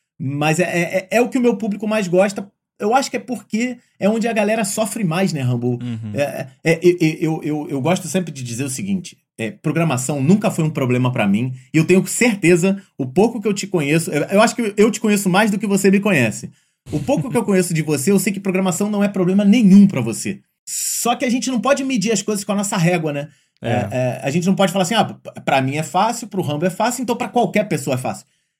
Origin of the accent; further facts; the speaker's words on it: Rio de Janeiro, Brazil; Eu sou daqui do Rio de Janeiro.